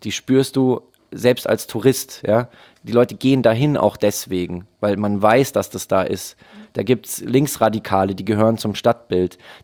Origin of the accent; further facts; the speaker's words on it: Bavaria, Germany; Ich bin ja Bayer.